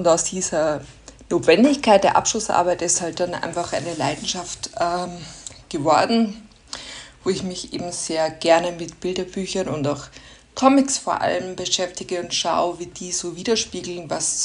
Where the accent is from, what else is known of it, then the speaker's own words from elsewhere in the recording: Austria; Ich komme aus Österreich, wie man vielleicht hören kann zwischendurch.